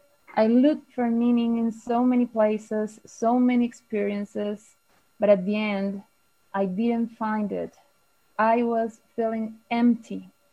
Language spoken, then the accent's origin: English; Medellín, Antioquia, Colombia; English is a second language; It was in my hometown, Medellin, in Colombia.